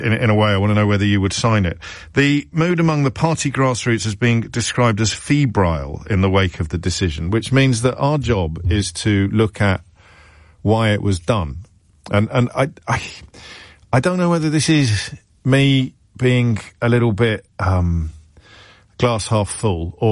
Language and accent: English; United Kingdom; I quite like beige food, but I'm British after all